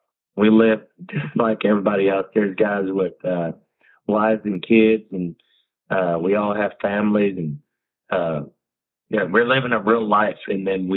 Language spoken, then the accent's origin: English; Baytown, Texas, United States